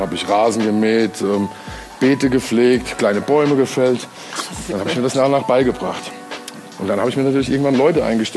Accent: Limburg, Hesse, Germany; Limburg, meine Heimat, dort bin ich geboren und dort will ich auch bleiben.

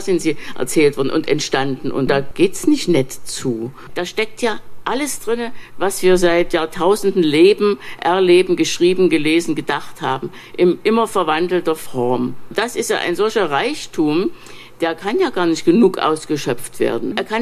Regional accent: Germany; dass ich als Deutsche immer so klar sage, was Böses geschehen ist in der Weltgeschichte.

